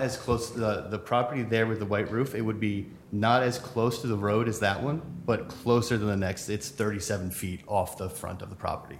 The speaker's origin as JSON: {"language": "English", "town": "Toms River", "region": "New Jersey", "country": "United States", "lives_now": "Hershey, United States", "said": "I am not from Hershey. I'm from Toms River, New Jersey."}